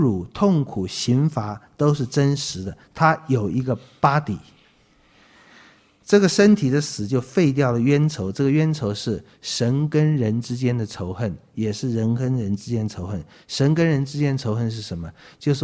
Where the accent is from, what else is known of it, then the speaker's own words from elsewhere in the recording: China; 我们中国人